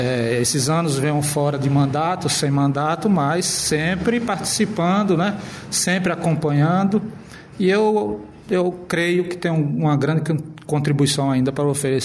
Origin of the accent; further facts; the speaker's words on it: Brejão, Pernambuco, Brazil; a minha terra, a região que sempre representei e sempre me acolheu, que é São Tomé, região de Brejão, Lagoa da Barra, Rancho do Padre